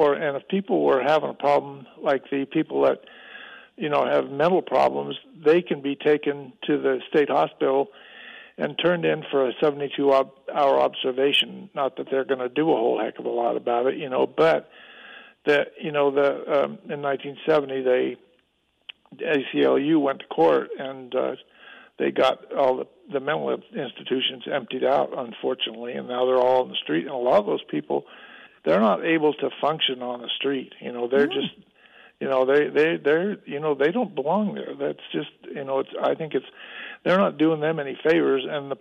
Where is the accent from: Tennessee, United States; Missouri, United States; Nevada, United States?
Nevada, United States; I grew up on a cattle ranch in Nevada. My family's been here for 171 years. And I grew up in Nye County out between Tonopah, about halfway between Tonopah and Ely.